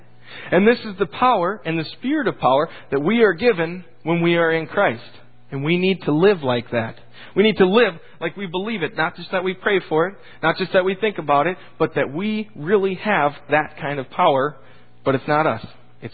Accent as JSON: {"language": "English", "town": "McGregor", "country": "United States", "said": "I come from McGregor, so I would definitely attend one of these churches."}